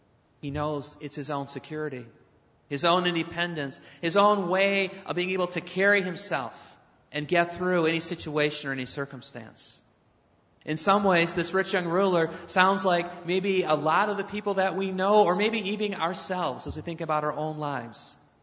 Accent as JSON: {"language": "English", "town": "Detroit", "region": "Michigan", "country": "United States", "said": "We're Americans, right? We work hard. We're from Detroit, right? We work hard."}